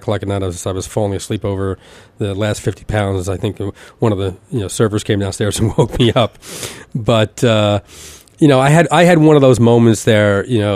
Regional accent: Elizabeth, New Jersey, United States; I grew up in Elizabeth, and a restaurant called Evelyn's Seafood Restaurant.

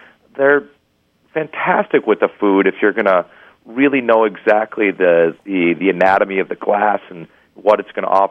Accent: Chicago, Illinois, United States; And being a Chicagoan, that is a staple of growing up, especially growing up on the South Side.

